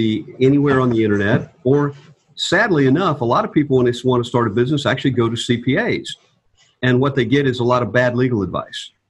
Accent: the South, United States; I grew up in the South too, and you like to be able to do business with people based on their word.

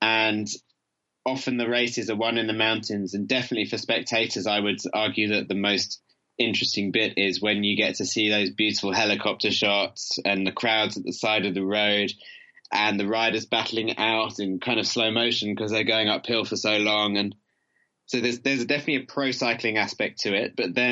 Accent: London, United Kingdom; I grew up in London, in the center of town

